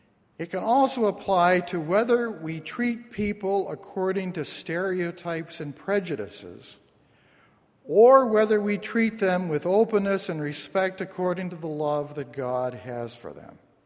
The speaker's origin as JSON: {"language": "English", "country": "Canada", "said": "we as Canadian Baptists were not part of the World Council of Churches"}